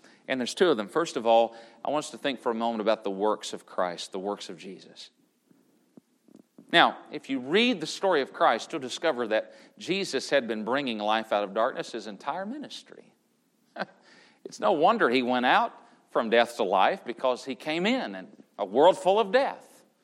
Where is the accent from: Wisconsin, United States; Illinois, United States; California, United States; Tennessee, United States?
Tennessee, United States; I'm from Southern Tennessee.